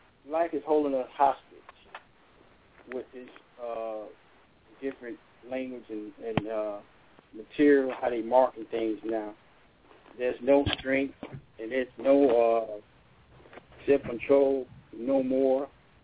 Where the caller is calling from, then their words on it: Sherman, Georgia, United States; I'm calling from Sherman, Georgia.